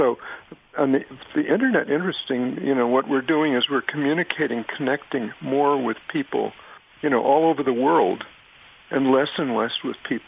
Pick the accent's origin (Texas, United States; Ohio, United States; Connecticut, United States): Ohio, United States; Cincinnati; I'm from Cincinnati, my local newspaper.